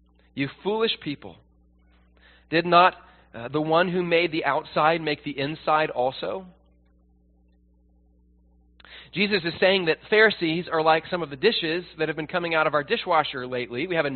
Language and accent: English; Tennessee, United States; Growing up in Tennessee, if someone invited you to have dinner at 6 p.m., you showed up at 5:55.